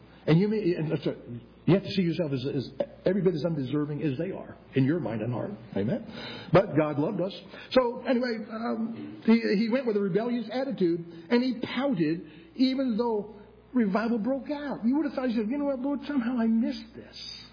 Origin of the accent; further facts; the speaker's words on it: New England, United States; also born or lived in Pennsylvania; I understood that as a New Englander. I was born in New England, raised most of the time in New England, outside of the teen years in Pennsylvania.